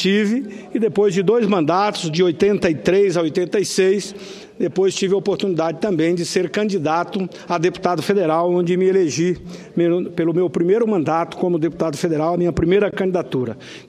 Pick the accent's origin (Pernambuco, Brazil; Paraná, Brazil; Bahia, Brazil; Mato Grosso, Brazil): Mato Grosso, Brazil; Rondonópolis; dois companheiros da minha cidade natal, presidente da Associação Comercial de Rondonópolis